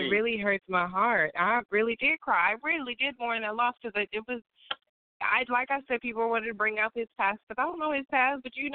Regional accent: Detroit, Michigan, United States; that's the stories I know growing up in Detroit.

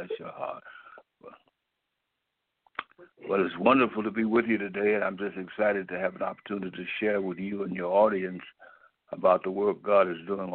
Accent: Mound Bayou, Mississippi, United States; moved away; also born or lived in Kansas City; I was born in Hillhouse, Mississippi, and right outside of Mount Bow. I actually grew up in Mount Bow, Mississippi, in Clarksdale, Tutwiler, and Drew. And then we moved to Kansas City in 1941.

